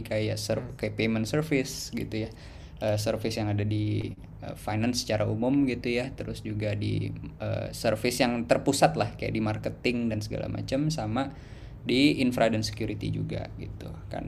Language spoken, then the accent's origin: Indonesian; Jakarta, Indonesia; saya dari SD sampai SMA di Jakarta gitu ya, terus mulai merantau tuh pas kuliah sebenarnya, merantau tuh juga nggak jauh-jauh banget di Jogja gitu